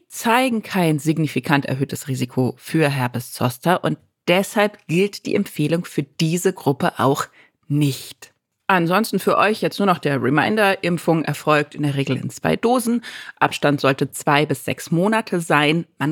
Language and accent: German; Berlin, Germany; Ich bin Berlinerin